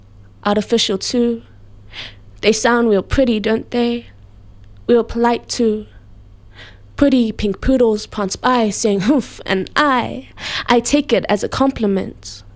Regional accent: Auckland, New Zealand; So my hometown, South Auckland, definitely is a big influence.

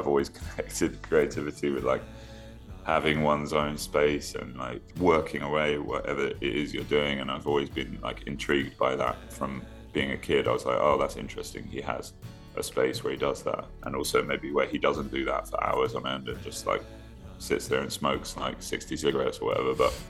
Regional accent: London, United Kingdom; I grew up in London

